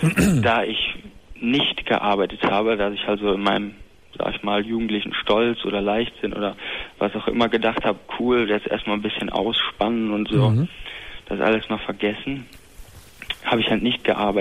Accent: Hamburg, Germany; now in Rhein-Sieg-Kreis, Germany; Ich bin von Hamburg in den Rhein-Sieg-Kreis gezogen.

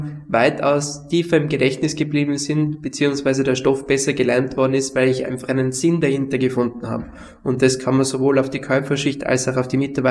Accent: Tyrol, Austria; als wir bei uns in Tirol.

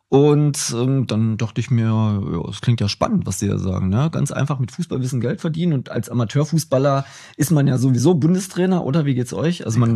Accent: Görlitz, Saxony, Germany; born there; Ich bin in Görlitz geboren tatsächlich.

